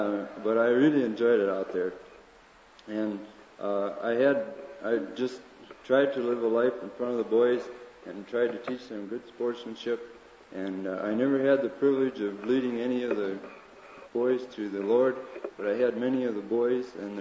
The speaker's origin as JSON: {"language": "English", "town": "Lester Prairie", "region": "Minnesota", "country": "United States", "said": "But I'm from Lester Prairie, Minnesota. That's why I only have Minnesota here, because the rest wouldn't fit on here. Lester Prairie. Anyhow, I was brought up in a Baptist home."}